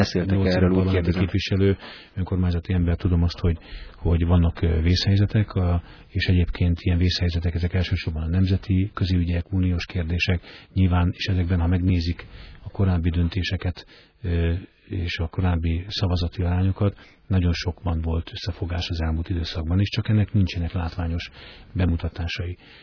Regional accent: Hungary; Azért mi magyarok vagyunk. Lehetünk szocialisták, lehetünk fideszesek, MDF-esek, SZDSZ-esek, de magyarok vagyunk.

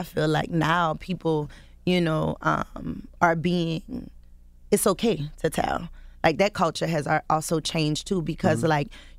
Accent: the South, United States; And then if you also think about it, like, we're from the South.

